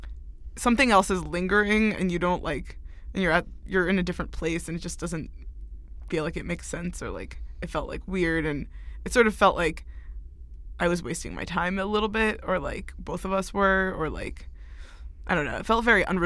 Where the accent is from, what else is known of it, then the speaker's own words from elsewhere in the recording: New York City, New York, United States; I'm from New York, like, I know how that goes.